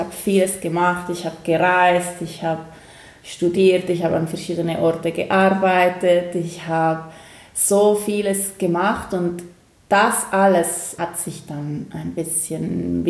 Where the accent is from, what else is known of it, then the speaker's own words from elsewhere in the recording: Ticino, Switzerland; also ich bin ja hier im Tessin aufgewachsen und ich bin wirklich schon so in einem Dörfchen mit Natur